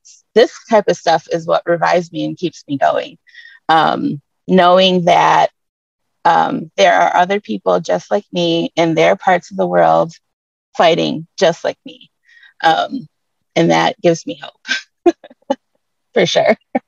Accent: Detroit, Michigan, United States; I was born and raised right in Detroit, and there's so much I could say.

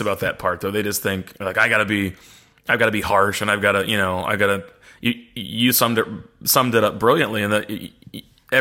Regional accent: Missouri, United States; I'm from Missouri.

